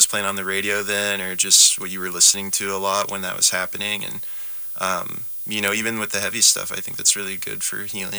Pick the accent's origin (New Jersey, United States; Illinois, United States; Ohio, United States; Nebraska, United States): Nebraska, United States; born or raised there